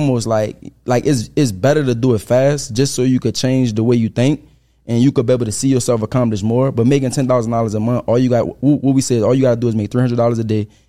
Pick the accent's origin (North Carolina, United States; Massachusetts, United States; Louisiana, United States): Louisiana, United States; New Orleans; I'm from New Orleans, I'm from the Seven Ward, we come from nothing.